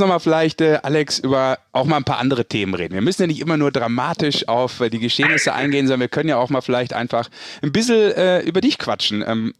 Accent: Düsseldorf, North Rhine-Westphalia, Germany; Dem gebürtigen Düsseldorfer.

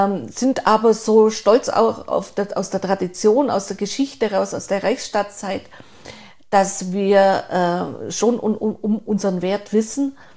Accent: Bavaria, Germany; accent: Allgäu; Einschlag und der Allgäuer Einschlag eben auch beides rein. Aber das ist so eine Mischung. Ja, aber ich rede Dialekt, ja.

